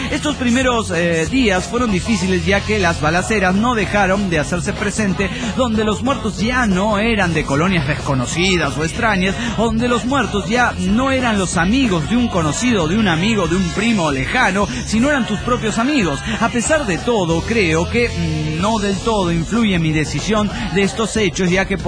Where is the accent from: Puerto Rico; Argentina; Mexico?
Mexico; Cuando regresé a México me sentí algo inestable, con miedo y confundido de cómo en tan pocos años había cambiado tanto mi México lindo y querido.